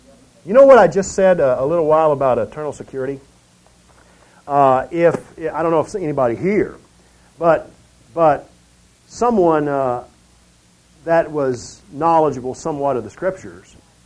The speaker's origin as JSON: {"language": "English", "region": "Southern United States", "country": "United States", "said": "I come from the South, you know, and I don't know, we weren't horribly, affectionate that way"}